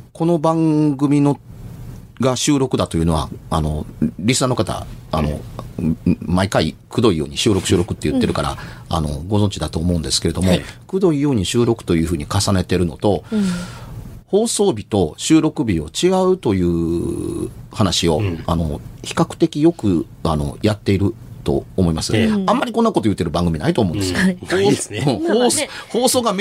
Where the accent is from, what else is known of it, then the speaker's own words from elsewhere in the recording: Amagasaki, Hyogo, Japan; 僕は尼崎向こうの出身ですから、当時仕事 自分自身は東京に仕事にいたわけなんですけれども